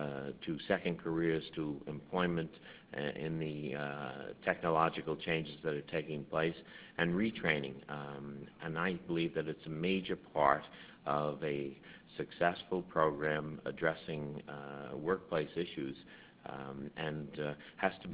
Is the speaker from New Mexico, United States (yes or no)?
no; New York, United States; I come from New York and have a long history of being very active politically